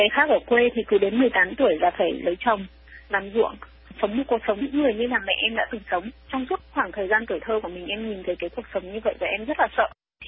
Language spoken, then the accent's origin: Vietnamese; Lập Thạch, Vĩnh Phúc, Vietnam; Em sinh ra ở Lập Thạch, Vĩnh Phúc ạ, từ một làng quê rất là nhỏ và nghèo ở miền núi phía Bắc Việt Nam.